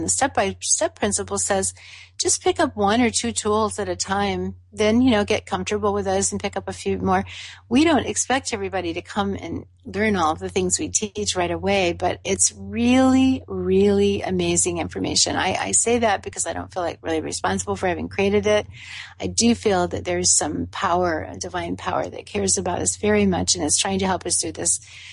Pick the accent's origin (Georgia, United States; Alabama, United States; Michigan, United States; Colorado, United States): Georgia, United States; born there; also born or lived in Florida, United States; now in California, United States; I was born in Georgia. So that's probably why I talk too fast. Southern people talk fast. And I lived in Florida for about 8 years